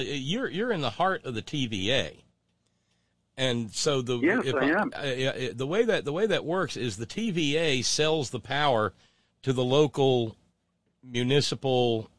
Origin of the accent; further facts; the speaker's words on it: Alabama, United States; The town I grew up in Alabama is the same way.